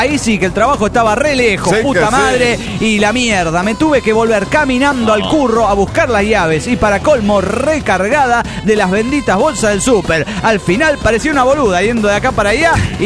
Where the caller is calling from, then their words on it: Golden, Colorado, United States; de Golden Colorado.